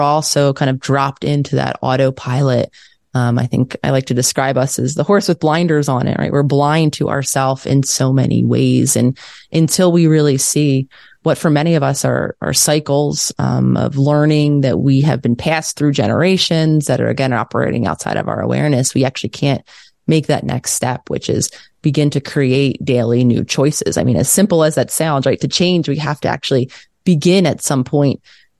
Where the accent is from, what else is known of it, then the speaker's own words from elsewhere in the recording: Philadelphia, Pennsylvania, United States; I had made the decision to live in my hometown, which was Philadelphia at the time.